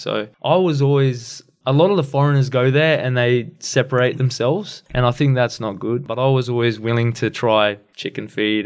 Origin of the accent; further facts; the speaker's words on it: Cairns, Queensland, Australia; Just growing up in Cairns, he was an icon for Australian football, and yeah, grew up in far north Queensland